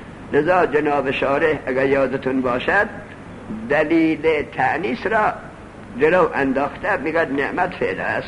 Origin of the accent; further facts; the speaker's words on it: Afghanistan; moved away; از بشت که ما از افغانستان آمدیم نجف،